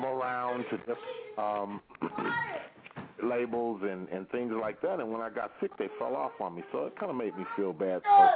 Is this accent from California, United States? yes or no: yes; California, United States; I'm from California, so, you know, I know, like